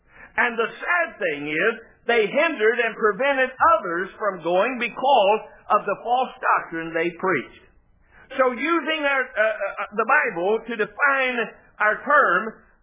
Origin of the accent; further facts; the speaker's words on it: West Virginia, United States; I know that's not a word, but I'm from West Virginia. I can make my own words up.